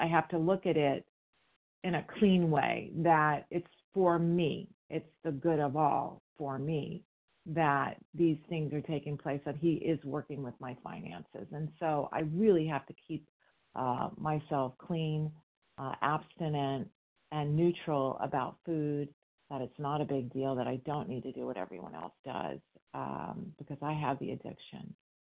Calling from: California, United States; I'm calling from California.

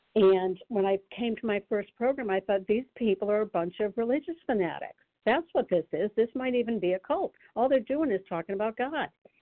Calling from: Connecticut, United States; Hi, this is … I'm calling from Connecticut.

